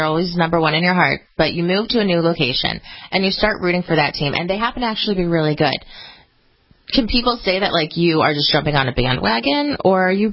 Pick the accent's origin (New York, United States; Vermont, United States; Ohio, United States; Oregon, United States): Ohio, United States; Cleveland; And, of course, I'm from Cleveland. I'm a Browns fan